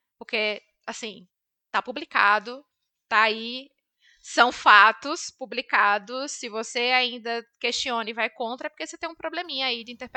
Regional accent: Pernambuco, Brazil; Eu sou do interior de Pernambuco

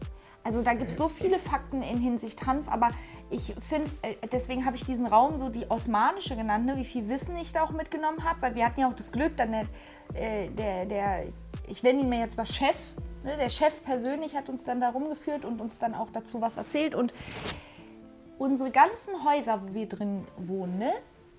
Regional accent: Berlin, Germany; wir kommen aus Berlin, in Berlin gibt es ein Hanfmuseum

